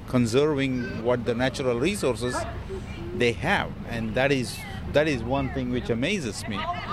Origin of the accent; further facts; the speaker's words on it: India; now in Miami, United States; I am from Miami, Florida. And I'm originally from India, but migrated to Miami about 15 years ago.